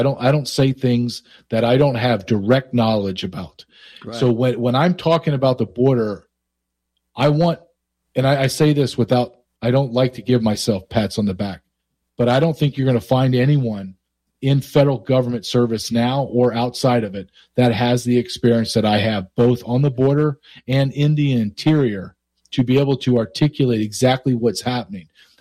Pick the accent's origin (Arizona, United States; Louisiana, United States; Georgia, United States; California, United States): Louisiana, United States; also born or lived in Alabama / Arkansas; I grew up in the Deep South in Louisiana, Alabama, and went to college in Arkansas. So I can understand that language still to this day.